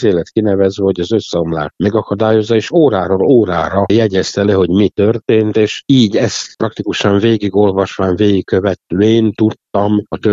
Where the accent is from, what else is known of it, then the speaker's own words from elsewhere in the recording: Subotica, Vojvodina, Serbia; born there; Tehát én szabadkai születésű vagyok, ugye hát az elszakított területen születtem